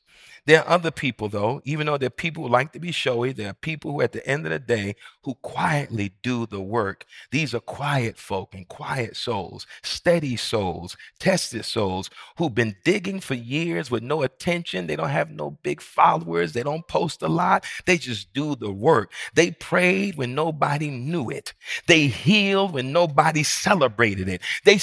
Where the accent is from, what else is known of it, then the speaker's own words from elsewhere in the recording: New York, United States; I remember in North Carolina one year, and I'm from New York, so this is the wildest thing.